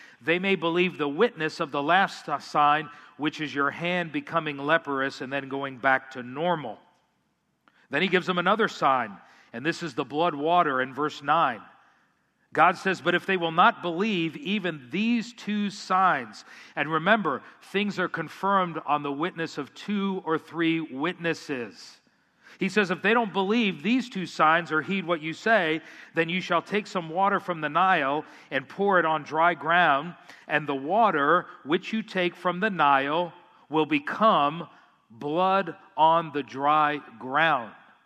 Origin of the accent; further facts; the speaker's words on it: Florida, United States; I grew up in South Florida. We have all kinds of lizards, the little ones, the big ones, the iguanas.